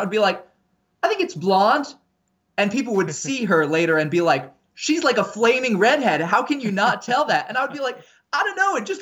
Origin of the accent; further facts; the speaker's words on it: Indonesia; Growing up, I grew up in Indonesia.